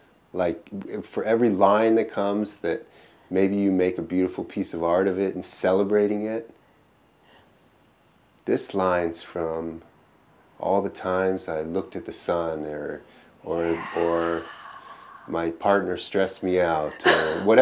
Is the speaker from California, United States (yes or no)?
yes; Los Angeles, California, United States; Like I grew up in Los Angeles, my family, two sisters and a mom.